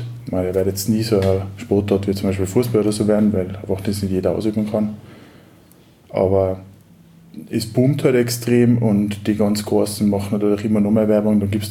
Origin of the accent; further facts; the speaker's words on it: Kitzbühel, Tyrol, Austria; also ich komme selber aus dem Raum Kitzbühel